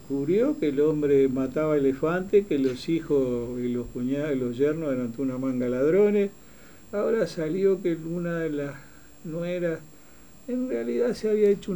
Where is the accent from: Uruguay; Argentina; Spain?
Uruguay; como orientales se decía, hoy seremos como uruguayos